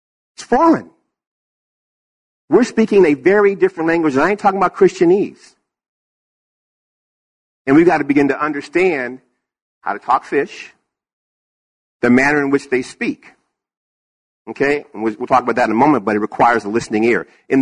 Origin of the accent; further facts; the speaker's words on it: Berkeley, California, United States; I grew up in Berkeley, right? I grew up in Berkeley. Yeah, I grew up in Berkeley.